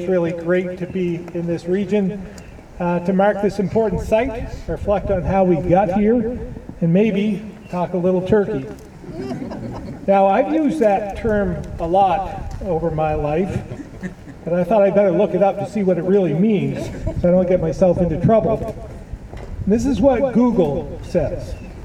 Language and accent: English; Barre, Vermont, United States; now in Berlin, United States; Now, I've lived in Vermont all my life. I was born and raised in Barrie, now live in Berlin. So I didn't go far, at least geographically.